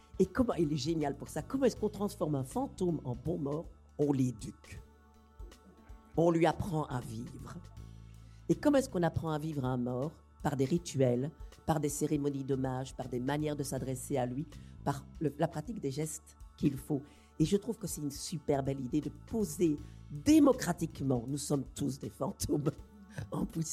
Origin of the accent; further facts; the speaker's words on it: Belgium; comme je suis belge